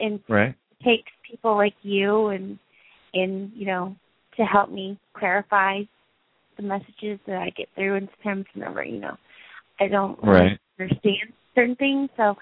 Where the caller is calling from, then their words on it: Tulsa, Oklahoma, United States; Tulsa, Oklahoma.